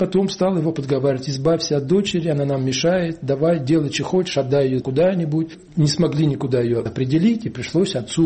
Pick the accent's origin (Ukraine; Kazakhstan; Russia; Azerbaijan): Russia; Uryupinsk, Volgograd Oblast; Моя родина, Верхний Дон, река Хопёр, Урюпинск, известная всем. Вот я сам с Урюпинска.